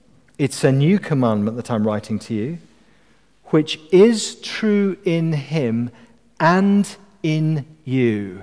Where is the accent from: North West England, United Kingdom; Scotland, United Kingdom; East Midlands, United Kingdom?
Scotland, United Kingdom; No, you can tell that I'm Scottish when I'm watching rugby. Because when Scotland lose, which is fairly often, I am happy to lose with them.